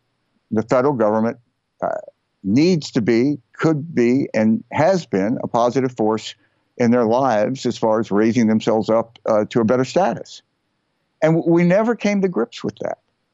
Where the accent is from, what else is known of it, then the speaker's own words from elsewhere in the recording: Mississippi, United States; I grew up in Mississippi when there was only really a Democratic Party.